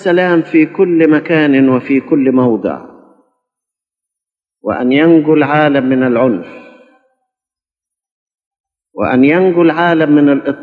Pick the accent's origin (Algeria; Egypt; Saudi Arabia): Egypt; نطلب من أجل بلادنا مصر ومن أجل سلامها وسلامتها